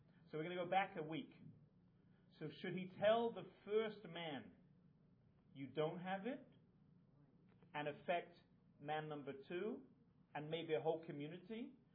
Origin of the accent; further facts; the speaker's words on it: Israel; English is a second language; So a little Hebrew just to remind us that I come from Israel.